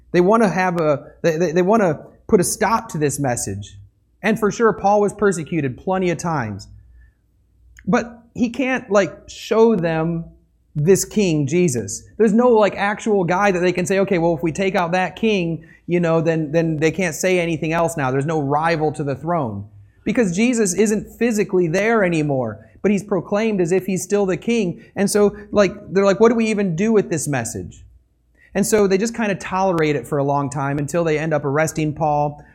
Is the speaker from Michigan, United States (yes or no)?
yes; Michigan, United States; So when I grew up in Michigan, we would pick on Ohio or just all of Canada.